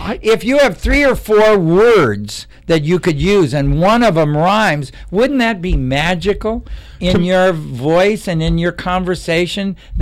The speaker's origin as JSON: {"language": "English", "country": "Ireland", "said": "See, I'm Irish, so I'm into the shepherd pie, right?"}